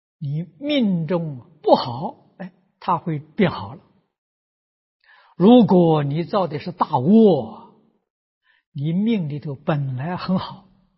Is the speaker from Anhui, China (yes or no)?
yes; Lujiang, Anhui, China; 我小时候我是安徽人，我的老家在庐江，距离九华山呢不算太远